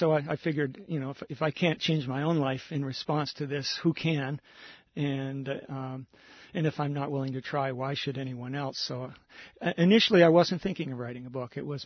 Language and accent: English; Washington, United States; But I was born and raised in Puget Sound, and I was spending a lot of time outside of home.